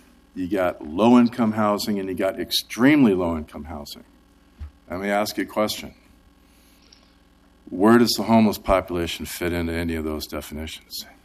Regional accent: Portland, Oregon, United States; I grew up here in Portland. I used to work security, and my wife didn't have to work. We had a rental house in Southwest Portland

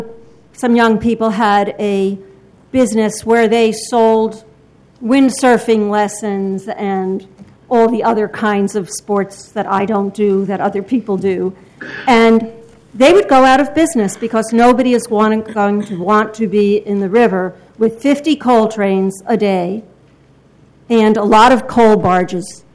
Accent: Portland, Oregon, United States; I'm from North Portland. I live 5 blocks from the railroad cut

